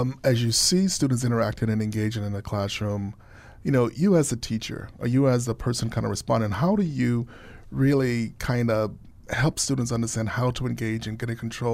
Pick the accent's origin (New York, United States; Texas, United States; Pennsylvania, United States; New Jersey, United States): Texas, United States; Sorry to my Texas friends. I grew up in Texas.